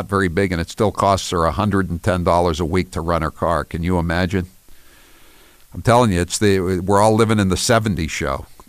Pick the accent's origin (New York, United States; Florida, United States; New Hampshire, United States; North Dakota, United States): New Hampshire, United States; 603, I'm an electrician from New Hampshire.